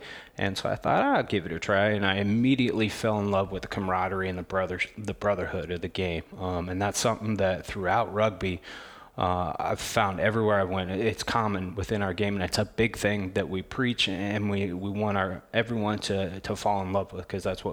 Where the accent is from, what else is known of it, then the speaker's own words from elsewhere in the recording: Des Moines, Iowa, United States; I grew up in Des Moines. I went to Lincoln.